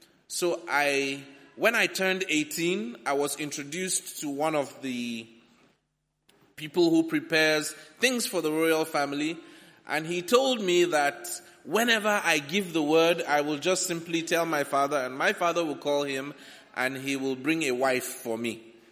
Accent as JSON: {"language": "English", "country": "Nigeria", "said": "unfortunately for me, I'm from Nigeria"}